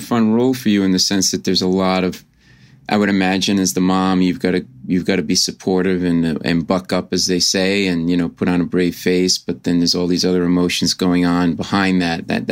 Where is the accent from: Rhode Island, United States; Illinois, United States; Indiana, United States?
Rhode Island, United States; Providence; I grew up in Rhode Island, so I'm a fellow New Englander. Yeah, yeah, Providence.